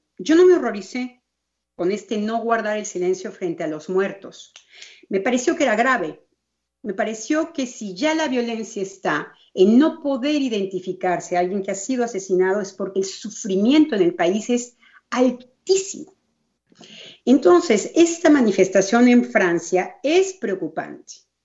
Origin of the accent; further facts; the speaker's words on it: Mexico; En México, que tanto hablamos tan fuerte, yo como mexicana estaba muy sorprendida en Europa